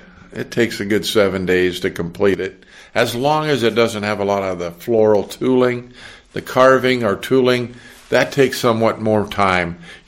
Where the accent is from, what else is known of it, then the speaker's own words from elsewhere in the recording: Santa Monica, California, United States; born there; now in San Diego, United States; Well, actually, I was born in Santa Monica, California, so I've lived my whole life in California.